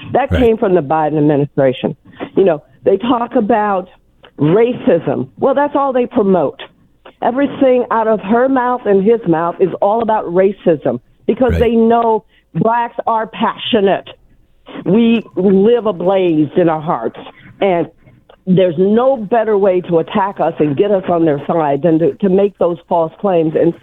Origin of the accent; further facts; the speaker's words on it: Chicago, Illinois, United States; now in Georgia, United States; Originally, I'm from Chicago.